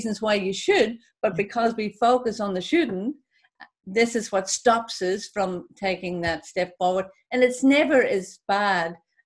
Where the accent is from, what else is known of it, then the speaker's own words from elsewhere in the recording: Ireland; I come from Ireland where, you know, we have a big family, big Catholic family.